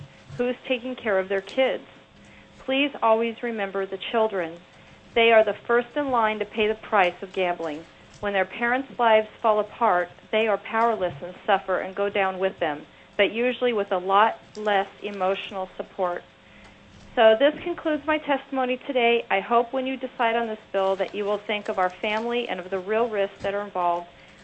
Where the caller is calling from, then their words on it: Nenana, Alaska, United States; I'm calling from Nanana.